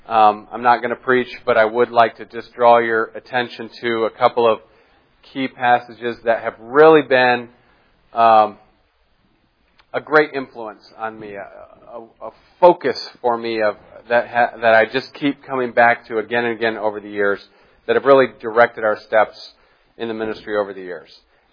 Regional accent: Japan; also born or lived in Gambia; I grew up in Japan. Then later, my family moved to the Gambia in West Africa

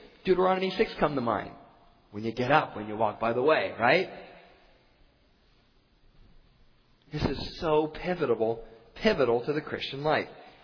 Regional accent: Erie, Pennsylvania, United States; now in Phoenix, United States; when I grew up in Erie, Pennsylvania, dreary Erie, always raining

